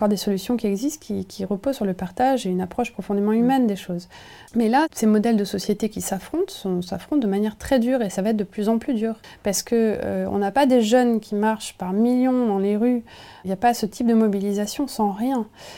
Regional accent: Nevers, Bourgogne-Franche-Comté, France; J'ai grandi en Bourgogne, à Nevers, un endroit où il n'y avait pas trop de, pas trop de maisons. Ça s'est construit. J'ai vu l'urbanisation.

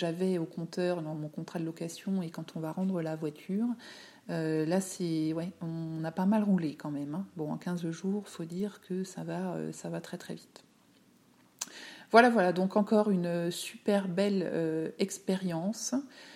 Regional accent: France; beaucoup moins de touristes que l'on peut avoir chez nous en France.

